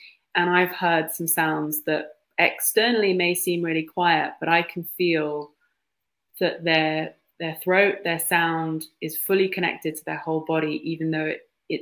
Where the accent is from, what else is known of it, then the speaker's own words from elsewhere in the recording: United Kingdom; I am a British woman.